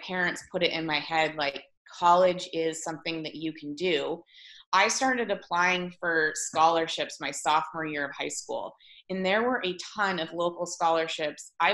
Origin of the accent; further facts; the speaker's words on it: Whitefish, Montana, United States; I grew up in Whitefish, and I had very humble background, and I come from a family that was, you know, financially disadvantaged.